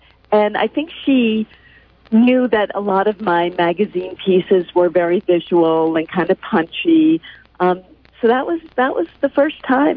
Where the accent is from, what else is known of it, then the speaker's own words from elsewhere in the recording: Boston, Massachusetts, United States; And I grew up in Boston in the late 60s and early 70s and loved the Red Sox and the Celtics and the Bruins.